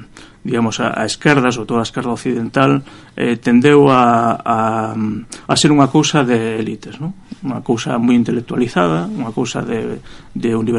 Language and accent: Galician; Vigo, Galicia, Spain; E eu que veño de Vigo